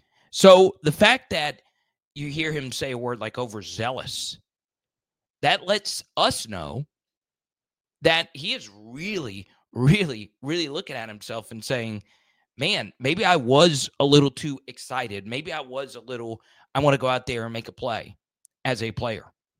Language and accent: English; Baton Rouge, Louisiana, United States; I am from Baton Rouge. I am from South Louisiana.